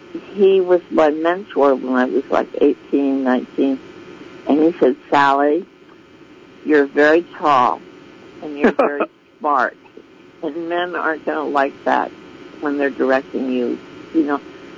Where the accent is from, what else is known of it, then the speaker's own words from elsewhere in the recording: Prague, Czechia; English is a second language; I'm from Prague, Czechoslovakia. And that was 1988 when I was 44.